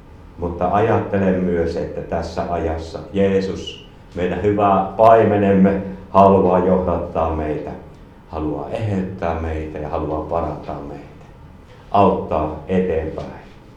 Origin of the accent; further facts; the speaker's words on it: Savonia, Finland; Omalta puolelta taas olen savolainen